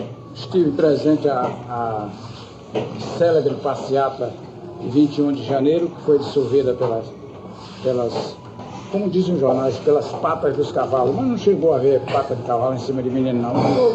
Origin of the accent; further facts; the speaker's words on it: Ceará, Brazil; nós que somos cearenses, entendemos mais ou menos a coisa que está deslocada.